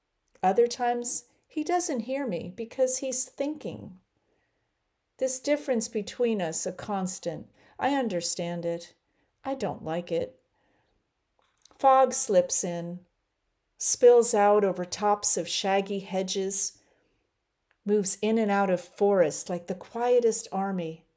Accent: Boston, Massachusetts, United States; I'm originally from Boston, and I have all Irish ancestry on both sides

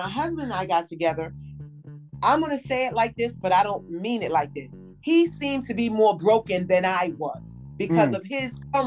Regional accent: New York, United States; Because I'm from New York and I might know how to walk the concrete ground a little bit more than anybody else

